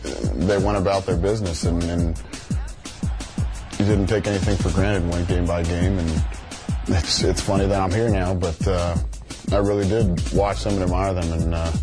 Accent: Cincinnati, Ohio, United States; Yes, I stayed at Cincinnati.

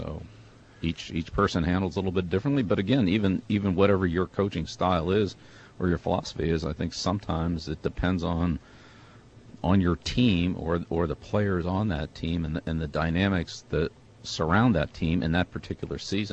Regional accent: Annapolis, Maryland, United States; I grew up in Annapolis with the Navy coaches.

